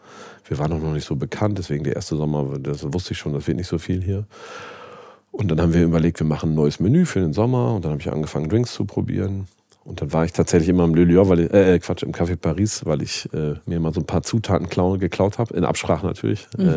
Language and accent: German; Lower Saxony, Germany; ich bin in Niedersachsen sehr ländlich aufgewachsen, Und würde das als Landei.